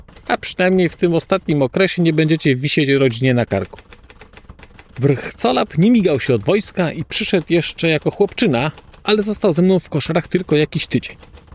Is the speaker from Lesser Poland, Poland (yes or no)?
yes; Nowy Sącz, Lesser Poland, Poland; Pochodzę z Nowego Sącza, więc te Czechy są ode mnie, nie wiem, sto kilkadziesiąt kilometrów